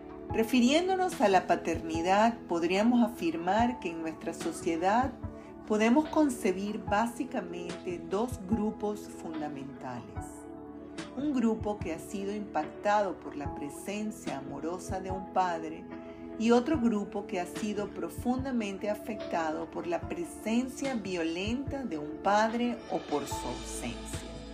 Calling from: Caracas, Capital District, Venezuela; les saludo cariñosamente desde Caracas, Venezuela.

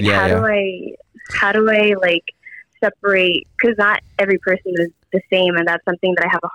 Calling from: Los Angeles, California, United States; Los Angeles, California.

